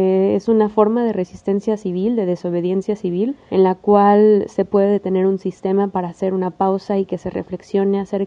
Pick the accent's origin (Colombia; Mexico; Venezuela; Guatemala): Mexico; Guadalajara, Jalisco; soy mujer, tapatía